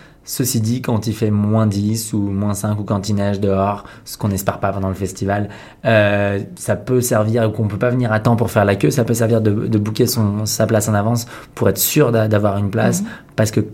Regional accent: France; parce que je suis français

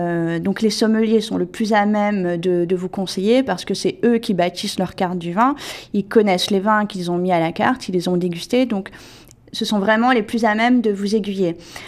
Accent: France; moved away as an adult; now in Canada; en tant que Française qui a débarqué au Canada

